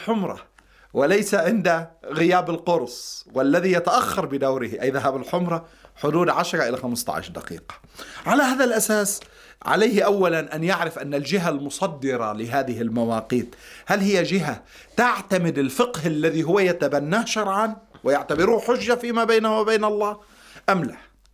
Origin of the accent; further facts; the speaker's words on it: Lebanon; أنا في بلدي لبنان